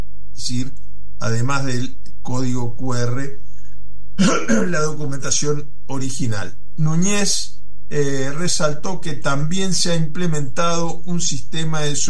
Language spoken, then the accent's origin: Spanish; Bolivia; Yo soy boliviano, ciudadano boliviano también, así que soy doble ciudadano del Mercosur.